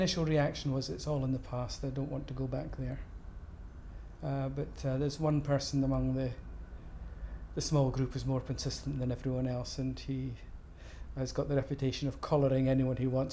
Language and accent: English; Upper Largo, Scotland, United Kingdom; I'm 65, and I come from Upper Largo in Fife.